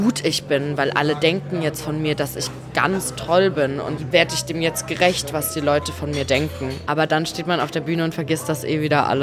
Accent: Leipzig, Saxony, Germany; also born or lived in Munich; now in Stuttgart, Germany; Ich komme ja aus Leipzig und ich bin ein Ossi durch und durch. Immer ein bisschen frech, immer ein bisschen rotzig irgendwie auch. Und habe ja in München studiert

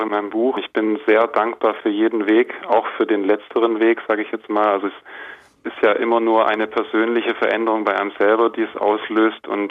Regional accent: Mombasa, Mombasa County, Kenya; Ich bin hier an einem anderen See, sage ich jetzt mal, am offenen Meer aufgewachsen in Mombasa, Kenia.

